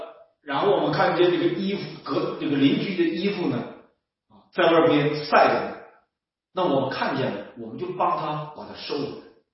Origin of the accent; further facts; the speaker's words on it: Northeast China, China; accent: Northeastern Mandarin; 如果用我们东北话，用我们东北话来形容这种厌恶的话，就是膈应